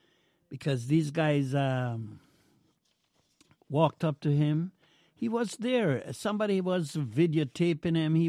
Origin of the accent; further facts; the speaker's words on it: Jamaica; I'm a Jamaican, and I love that country very much.